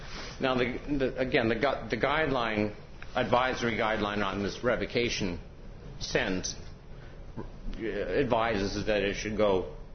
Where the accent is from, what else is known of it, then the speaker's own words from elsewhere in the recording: Manistee, Michigan, United States; I'm from Manistee, Michigan, just a little north of Ludington.